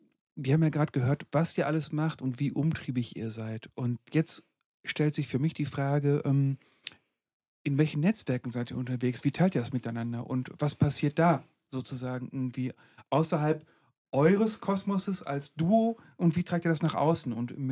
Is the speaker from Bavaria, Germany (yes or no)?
no; Gladbeck, North Rhine-Westphalia, Germany; born there; Ich bin in Gladbeck geboren.